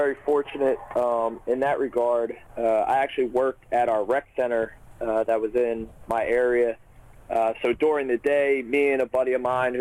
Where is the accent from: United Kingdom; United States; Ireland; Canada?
United States; Philadelphia, Pennsylvania; Yeah, Mike, just growing up in Philadelphia, it's such a, basketball city